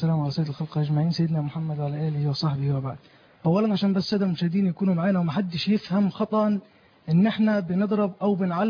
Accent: Egypt; فما هي أسس التعيين في الوظائف العليا في البلاد عندنا في مصر؟

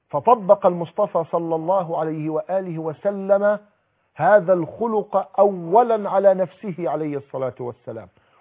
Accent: Egypt; وفي بلادنا مصر خاصة

